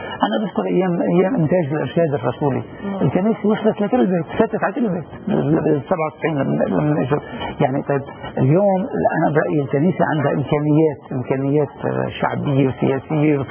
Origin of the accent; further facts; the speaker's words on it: Lebanon; أنا كمواطن لبناني